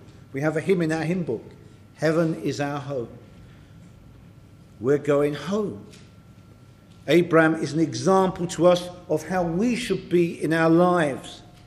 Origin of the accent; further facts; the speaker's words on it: England, United Kingdom; And being English, I like to connect things up by putting the same capital letter in front of them.